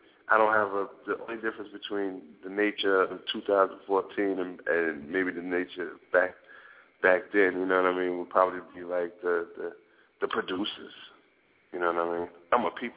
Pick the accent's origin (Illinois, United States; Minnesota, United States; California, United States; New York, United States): New York, United States; Queens; I'm from Queens. I'm from Queensbridge, New York.